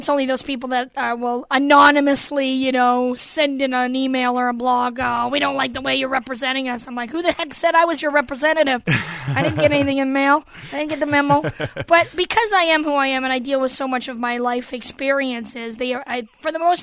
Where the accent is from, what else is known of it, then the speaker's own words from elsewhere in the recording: Canada; I know, and I know I'm different. I'm Canadian, you know, kind of threw them for a loop.